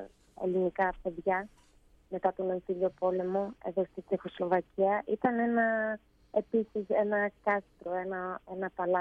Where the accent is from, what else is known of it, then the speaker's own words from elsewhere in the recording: Greece; now in Ostrava, Czechia; είμαι μια Ελληνίδα που ζει εδώ στην Οστράβα και δίδασκα τότε ελληνική γλώσσα στα παιδάκια της κοινότητας